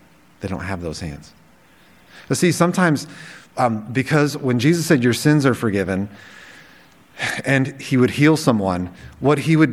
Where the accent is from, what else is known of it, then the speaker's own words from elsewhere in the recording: Los Angeles, California, United States; And I grew up in downtown Los Angeles. That's where I was born. And I was born in Hollywood.